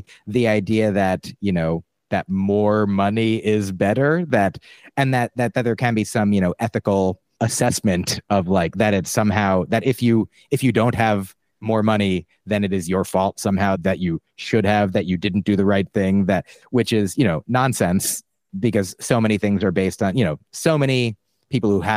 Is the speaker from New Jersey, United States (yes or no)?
yes; New Jersey, United States; so I was raised in New Jersey outside of New York City by like a half hour, an hour.